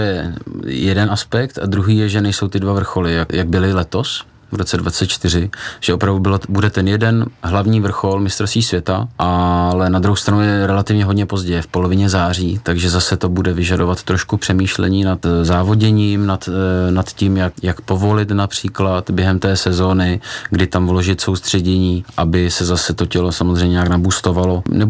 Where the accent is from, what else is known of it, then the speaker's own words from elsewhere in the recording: Prague, Czechia; Já zrovna jsem vyrůstal na hájích v Praze